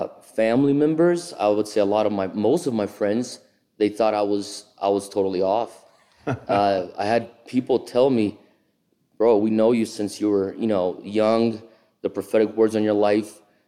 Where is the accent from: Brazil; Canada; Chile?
Brazil; I was born and raised in Brazil, or most of my life growing up, I was raised in Brazil. We had a few years we left as a family